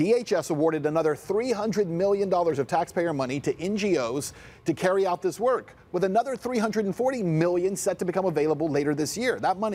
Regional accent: El Paso, Texas, United States; I mentioned that I'm from El Paso, right? I go back to El Paso quite a bit.

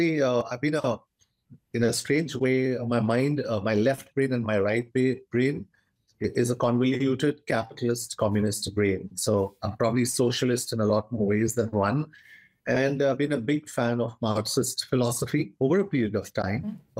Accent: India; I am that Indian who's seen Russia hold my hand.

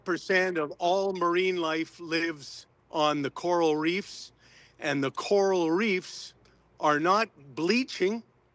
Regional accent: United States; And as an American and as the United States, we lead, we don't follow.

